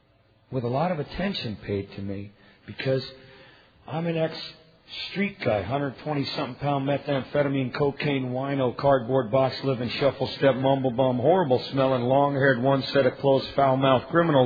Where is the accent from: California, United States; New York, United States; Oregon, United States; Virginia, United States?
California, United States; Oakland; I was raised in the late 80s in this fellowship in Oakland, California, where I got clean, my hometown.